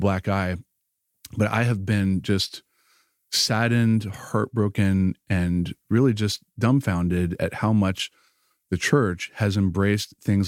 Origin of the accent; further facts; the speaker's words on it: the South, United States; being a biracial family growing up in the South and just some of the challenges.